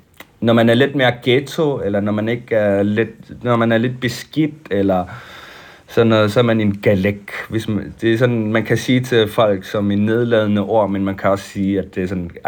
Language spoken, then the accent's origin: Danish; Greenland; Fordi vi er opvokset her i Grønland med, at ikke at vide en skid om os selv.